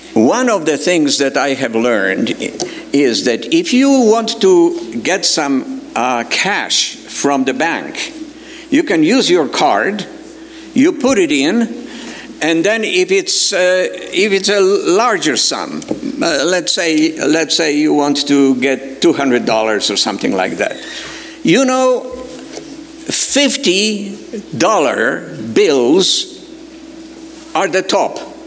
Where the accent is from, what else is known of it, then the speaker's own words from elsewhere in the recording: Poland; accent: Polish; English is a second language; moved away; I am from Delta. And in case you wonder about my accent, I am Polish. But I left Poland a while back.